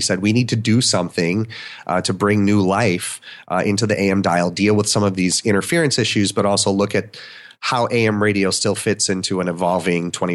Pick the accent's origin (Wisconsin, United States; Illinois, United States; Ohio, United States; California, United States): Wisconsin, United States; I'm from Wisconsin, and my hometown is 35,000 people. When I was growing up, a lot of that was farming and factory workers.